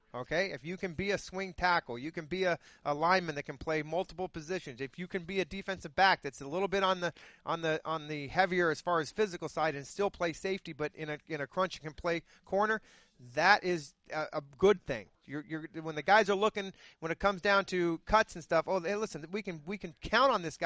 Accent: Arizona, United States; I had to go out on the field, especially growing up in Arizona. 115 degrees out.

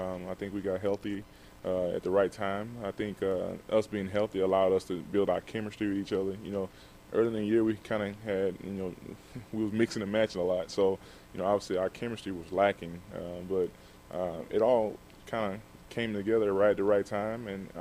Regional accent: Alabama, United States; You know, I grew up in Alabama. I grew up around NASCAR.

